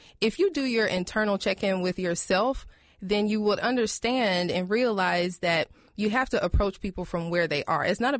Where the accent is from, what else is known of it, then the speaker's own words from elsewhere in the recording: Atlanta, Georgia, United States; moved away as an adult; I'm from Atlanta, right? I'm from the South. So I'm used to saying good morning to people, and I know when I first moved here almost 8 years ago, a lot of people were taken aback.